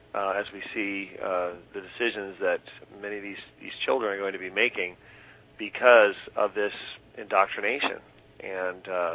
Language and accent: English; California, United States; You know, I'm a native of I was born in Reading, and so